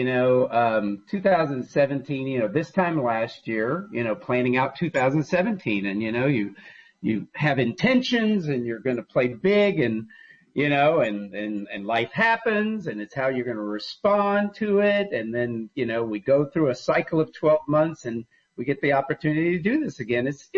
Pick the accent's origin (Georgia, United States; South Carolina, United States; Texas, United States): Texas, United States; you know, I grew up in Texas